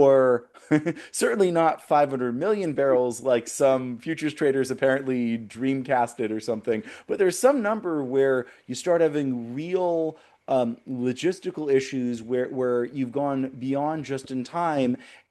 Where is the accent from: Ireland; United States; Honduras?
United States; as an American and as a human living in 2026